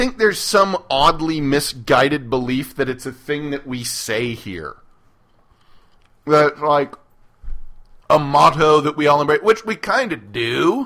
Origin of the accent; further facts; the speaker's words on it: Texas, United States; I think growing up in Texas, you hit a certain point where the Alamo sort of starts to lose its meaning